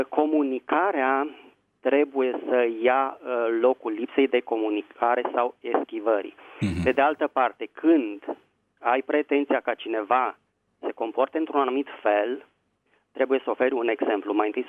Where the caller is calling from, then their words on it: Bucharest, Romania; din București.